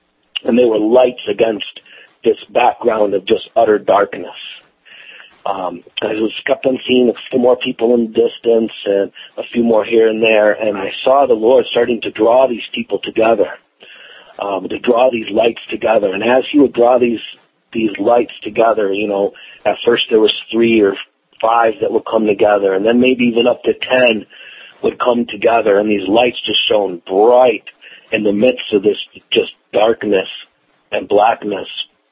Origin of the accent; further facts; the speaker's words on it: Detroit, Michigan, United States; now in Moreno Valley, United States; I live out in Moreno Valley, California. I came here from Detroit about a year ago